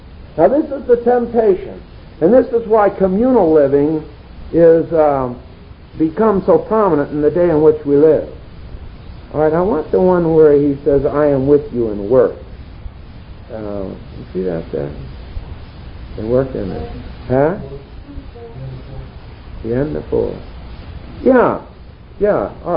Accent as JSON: {"language": "English", "region": "Missouri", "country": "United States", "said": "I'm from Missouri. In other words, you've got to show me that it's not God."}